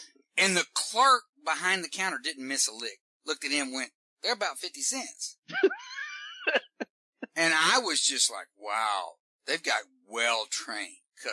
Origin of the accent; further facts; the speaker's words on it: Texas, United States; Oh, I'm originally from Texas, so, you know, I can make fun of that.